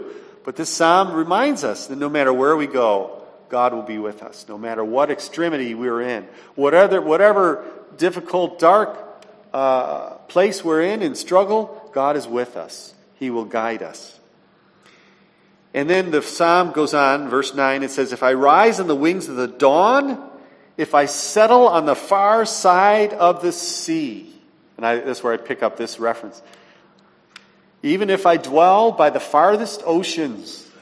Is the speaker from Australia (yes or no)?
no; Guam; We love going, traveling around and saying we're from Guam.